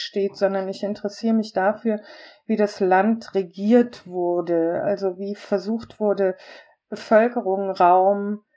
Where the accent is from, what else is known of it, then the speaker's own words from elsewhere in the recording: Oldenburg, Lower Saxony, Germany; moved away as an adult; now in Munich, Germany; Und da bin ich jetzt seit 2010 hergekommen nach München, bin ich aus Oldenburg.